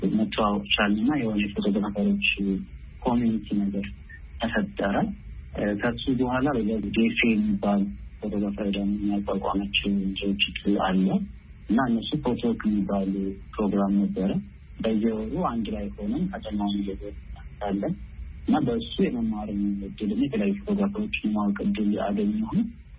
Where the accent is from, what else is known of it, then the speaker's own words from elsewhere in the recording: Addis Ababa, Ethiopia; ወልጄ ያደኩት ታፈንት አካባቢ ነው አዲስ አበባ